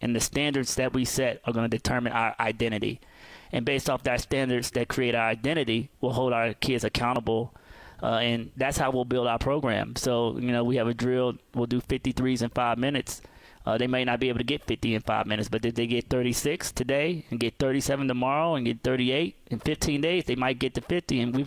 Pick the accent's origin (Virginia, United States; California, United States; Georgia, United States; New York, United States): Virginia, United States; Richmond; and we grew up in Richmond, Virginia together.